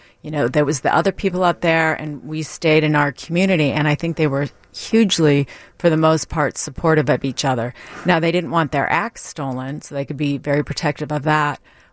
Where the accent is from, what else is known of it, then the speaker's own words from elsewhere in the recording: San Diego, California, United States; California, San Diego.